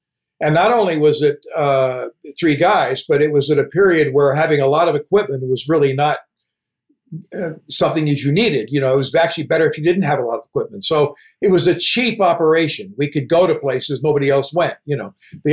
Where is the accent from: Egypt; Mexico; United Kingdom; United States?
Egypt; because I grew up in Egypt, that's why I wanted to go play Egypt.